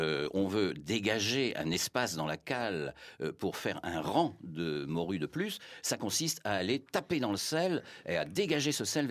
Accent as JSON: {"language": "French", "town": "Saint-Malo", "region": "Brittany", "country": "France", "said": "on dit piquer chez nous à Saint-Malo."}